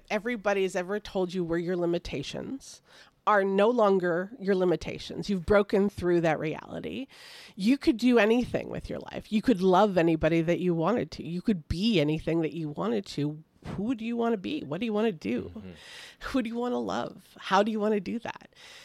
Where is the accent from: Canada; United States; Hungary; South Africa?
Canada; And I am a Canadian, so that also kind of hit me hard.